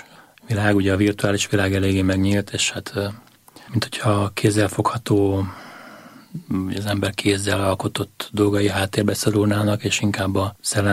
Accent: Hungary; ez a különlegesség, hogy mi magyarok vagyunk

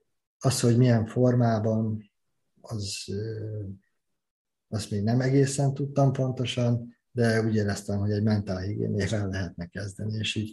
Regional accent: Kecskemét, Bács-Kiskun, Hungary; Én kecskeméti vagyok, innen jártunk fel Budapestre

